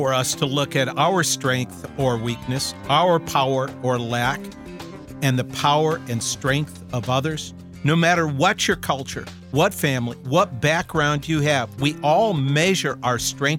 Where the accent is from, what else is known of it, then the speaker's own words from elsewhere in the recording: Indiana, United States; also born or lived in Ohio; my wife Janice and I grew up in the Midwest, although different parts of the Midwest. Me in Indiana, Ohio.